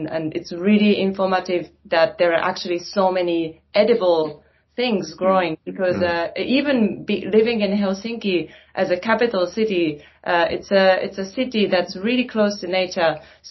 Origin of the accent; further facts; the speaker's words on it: Japan; English is a second language; now in Finland; I'm from Japan originally